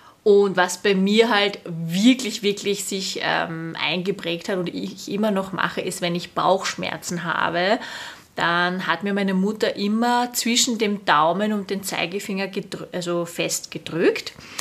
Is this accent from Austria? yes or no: yes; Vienna, Austria; die Silke und ich, wir sind ja beide in Wien aufgewachsen